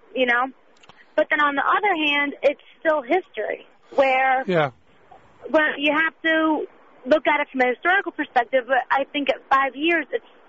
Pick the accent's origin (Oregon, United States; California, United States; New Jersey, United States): New Jersey, United States; I grew up 20 minutes in New York City, in New Jersey, and I now live in Monmouth County, New Jersey